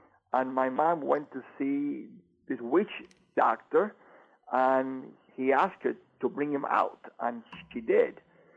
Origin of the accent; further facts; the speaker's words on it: Cuba; I had a mother who was a witch. She was a medium. All these demons went through her. I am from Cuba.